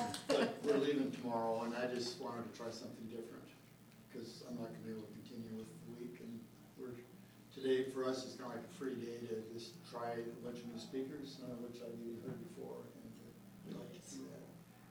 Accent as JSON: {"language": "English", "region": "Oregon", "country": "United States", "said": "from the Oregon coast"}